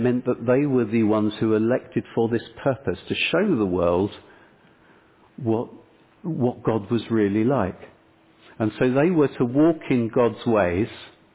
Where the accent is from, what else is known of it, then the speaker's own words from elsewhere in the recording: United Kingdom; And so as a British citizen, that's actually my secondary citizenship.